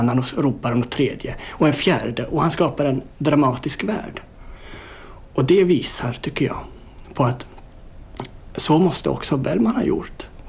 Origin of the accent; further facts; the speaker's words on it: Sweden; Jag är född i Sverige, uppvuxen i Sverige.